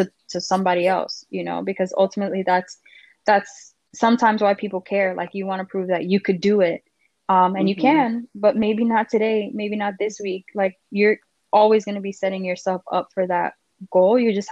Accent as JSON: {"language": "English", "town": "Miami", "region": "Florida", "country": "United States", "said": "I'm from Miami, Florida."}